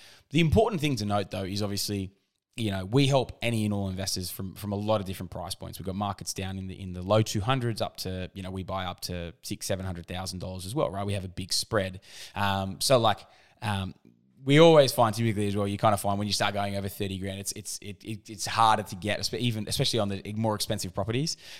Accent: Australia; I'm an Aussie.

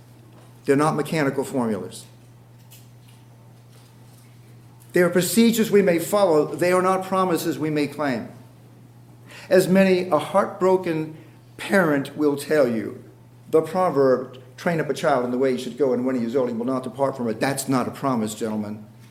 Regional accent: New England, United States; When I was just a boy, my grandfather owned a fuel oil delivery company. I'm from New England.

